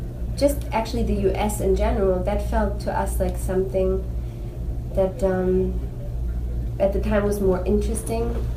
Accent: Munich, Bavaria, Germany; the way we grew up, we were from Munich, and we love the city, and we go back there

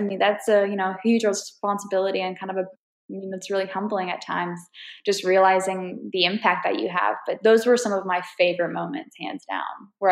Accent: Fayetteville, Arkansas, United States; So I was born and raised in Fayetteville, Arkansas, rodeo home of the Ozarks. And I was baptized in a horse trough

